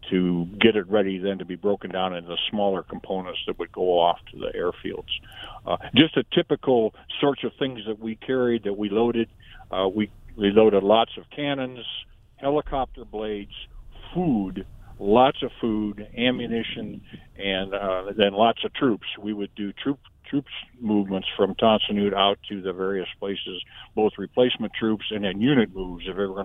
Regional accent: Gettysburg, South Dakota, United States; Joe Thorne, was actually an acquaintance of mine as I was a little kid growing up in Gettysburg.

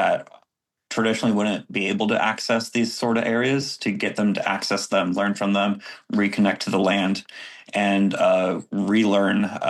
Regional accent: Chico, California, United States; So I'm Maidu from the Chico area, and I grew up with my dad hunting and fishing

